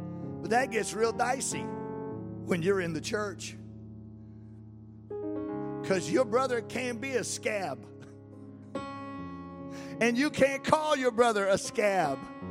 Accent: Louisiana, United States; I'm from South Louisiana, and it's full of heavy industrial work. And the unions are really big.

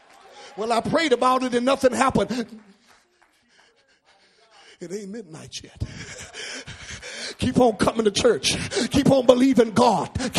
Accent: Mississippi, United States; I tell everybody I'm from Mississippi.

